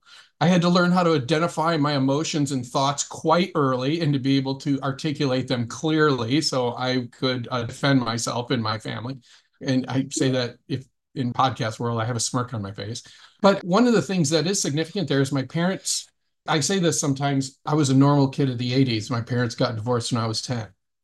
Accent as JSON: {"language": "English", "town": "Grand Rapids", "region": "Michigan", "country": "United States", "tie": "born or raised there", "lives_now": "Chicago, United States", "said": "I grew up in Grand Rapids, Michigan."}